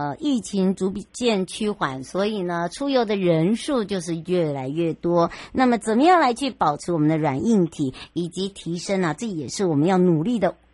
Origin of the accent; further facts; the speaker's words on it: Hualien-Taitung, Taiwan; 我要带大家来到了我的家，我的老家啦。好，我们要带大家回到了花东咯。